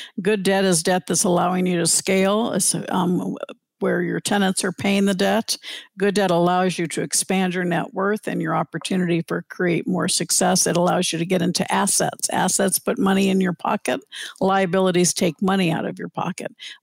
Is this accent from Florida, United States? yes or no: yes; Orlando, Florida, United States; now in Arizona; And we grew up in Orlando.